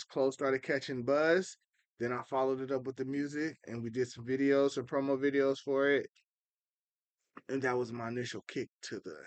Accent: San Diego, California, United States; So pretty much I'm a native to San Diego. I grew up on the West Side, man. I went to Logan Elementary. I went to Memorial Junior High. I graduated from San Diego High School.

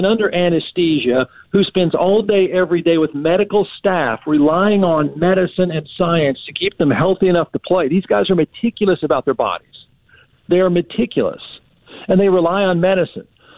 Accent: Austin, Texas, United States; look, I grew up in Austin. I know hippie anti-vaxxers.

